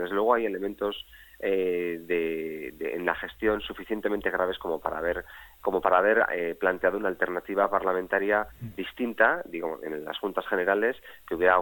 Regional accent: Basque Country, Spain; no sé si de que no somos suficientemente vascos para él

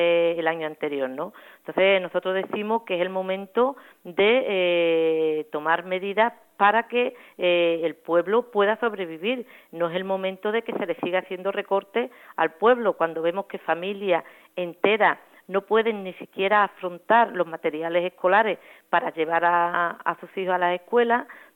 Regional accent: Andalusia, Spain; Cuando en otro pueblos como el andaluz no nos atrevemos a convocar por nuestra cuenta una huelga general

